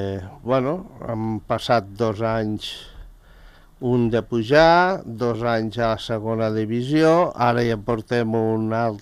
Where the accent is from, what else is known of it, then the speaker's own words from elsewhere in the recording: Andorra; Jo, com a andorrà, només faré una pregunta